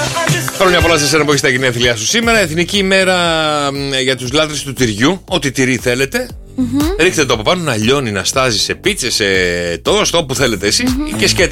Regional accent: Greece; Δεν είμαι Γάλλος να το πω fondue. Είμαι Έλληνας

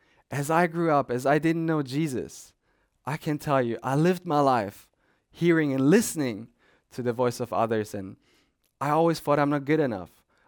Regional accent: Germany; now in Japan; I'm from Germany. We eat a lot of bread.

